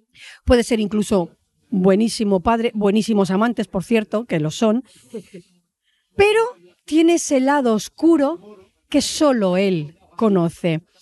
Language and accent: Spanish; Valladolid, Castile and León, Spain; yo soy de Valladolid, que se me había olvidado decirlo.